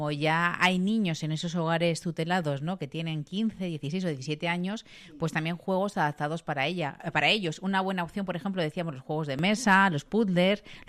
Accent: Madrid, Community of Madrid, Spain; los madrileños somos muy solidarios

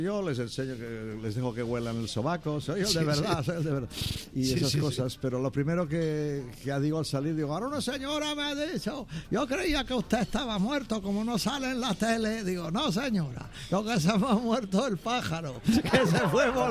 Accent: Catalonia, Spain; Se nota que soy catalán, ¿no?

